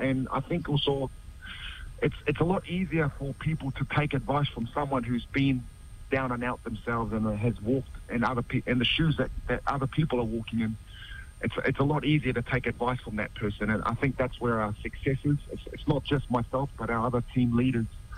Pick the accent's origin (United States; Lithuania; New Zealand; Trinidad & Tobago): New Zealand; Mangere, Auckland; It's I grew up in Mangere.